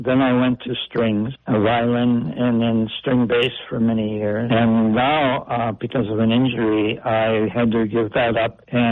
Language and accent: English; La Crosse, Wisconsin, United States; La Crosse was my hometown for high school.